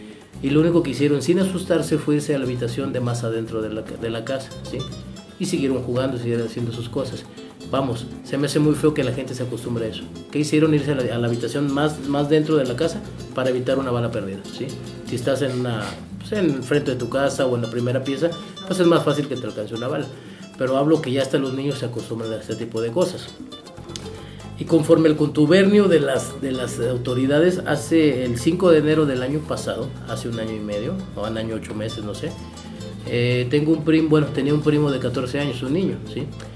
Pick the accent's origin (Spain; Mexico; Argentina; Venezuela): Mexico; Tampico, Tamaulipas; soy de Tampico, Tamaulipas. No radico actualmente ahí, pero bueno, voy muy seguido, mi familia está allá, mi madre, mis hermanos.